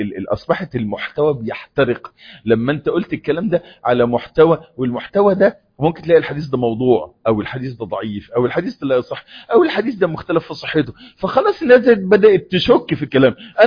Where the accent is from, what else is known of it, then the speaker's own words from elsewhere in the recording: Egypt; احنا عندنا في مصر احنا 110 مليون، عندنا ازمه في العماله.